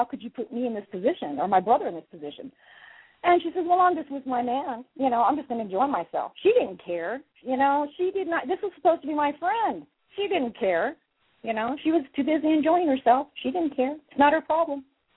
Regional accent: New Mexico, United States; but yeah, I'm from New Mexico, but I wouldn't live there again.

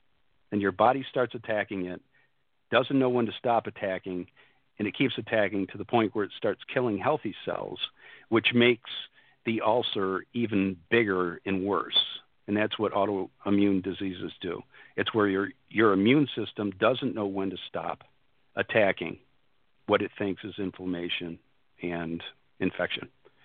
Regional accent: New York, United States; I just so happened to have gone home to my hometown, which is a few hours from Rochester, where I had this whole thing happen, Rochester, New York.

